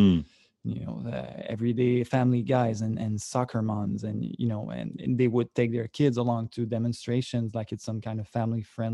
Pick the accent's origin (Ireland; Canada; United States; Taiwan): Canada; Sorel, Quebec; Well, I come from Sorel, which is like a small town, like about an hour from Montreal, where there's basically no immigration at all.